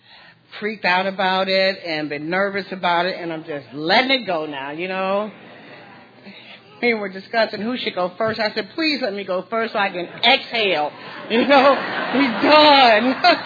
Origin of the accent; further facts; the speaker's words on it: St. Louis, Missouri, United States; now in Nashville, United States; But I also need to say I'm originally from St. Louis.